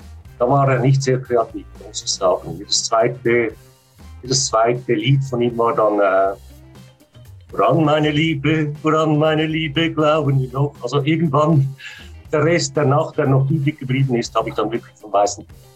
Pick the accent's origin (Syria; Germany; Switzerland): Switzerland; dass ich als Schweizerin das erklären muss